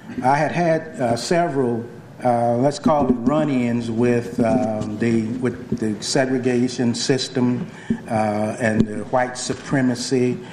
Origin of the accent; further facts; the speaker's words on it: Jackson, Mississippi, United States; As was mentioned, I was born in Jackson, Mississippi, and attend the public schools and got my higher education in Jackson.